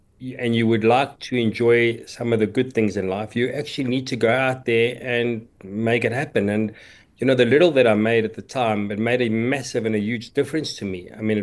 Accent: Randburg, Gauteng, South Africa; It was in the south, I was from Randburg.

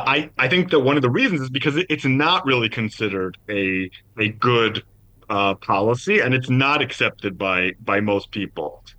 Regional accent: Israel; When I grew up in Israel in the 1980s

